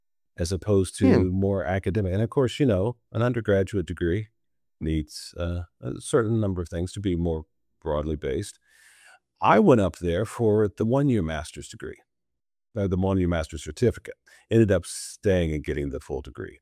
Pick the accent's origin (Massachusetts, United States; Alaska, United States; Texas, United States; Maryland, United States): Texas, United States; Arlington; I grew up about an hour and a half north of here in Arlington, Texas. And I was born in Fort Worth.